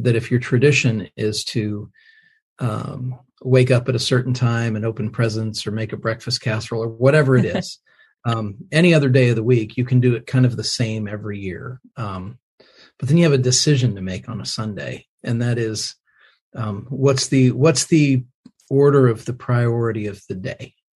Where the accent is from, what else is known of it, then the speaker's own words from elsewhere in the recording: Indiana, United States; now in Franklin, United States; Well, I was raised in the Midwest. I'm an Indiana boy